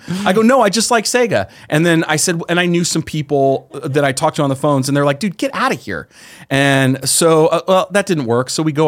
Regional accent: San Jose, California, United States; because I'm from the Bay Area. So I grew up in San Jose.

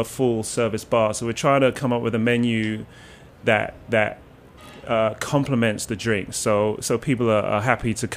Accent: South East England, United Kingdom; now in -; I grew up in Oxfordshire.

